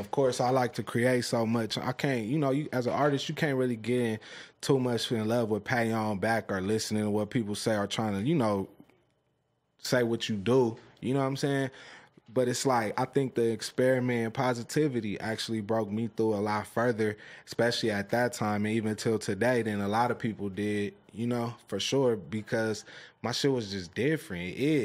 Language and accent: English; Leimert Park, California, United States; I'm from Lemur Park.